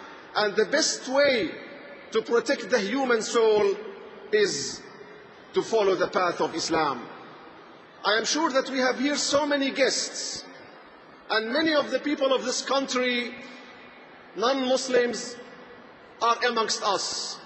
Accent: Damascus, Damascus Governorate, Syria; now in London, United Kingdom; I come from Syria, from Damascus, probably the safest place in the world, one of the safest places in the world.

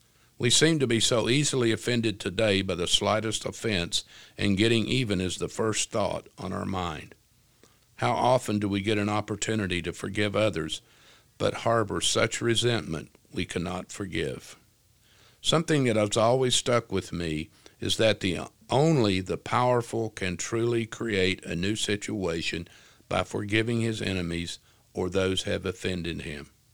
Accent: Appalachia, United States; As a young man growing up in Appalachia, my grandparents had very clear ideas on how dreams were to be regarded.

